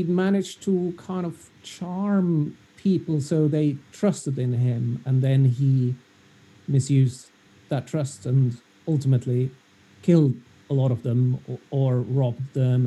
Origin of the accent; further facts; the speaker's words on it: London, United Kingdom; So I'm from London